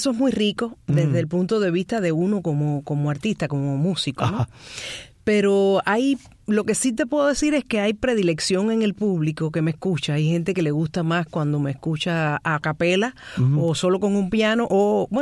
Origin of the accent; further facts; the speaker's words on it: Havana, Cuba; Yo soy habanera del Vedado, cerca, uh-huh, del Hotel Riviera. Yo nací en Maternidad Obrera en Marianao, pero mis padres vivían en el Vedado, así que soy del Vedado.